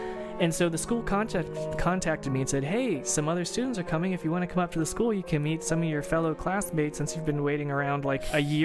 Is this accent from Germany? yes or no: no; Ireland; I'm Irish and my mom looks like a leprechaun